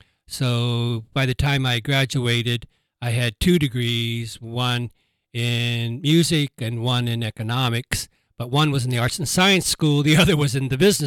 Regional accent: Atlanta, Georgia, United States; I was raised in Atlanta, Georgia. And sort of back then, it was not on the music scene much at all.

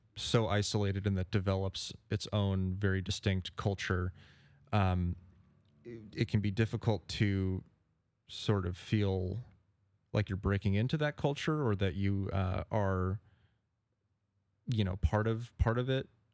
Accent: Federal Way, Washington, United States; now in Vashon, United States; So I grew up in Federal Way, and I was working there recently until I came out here.

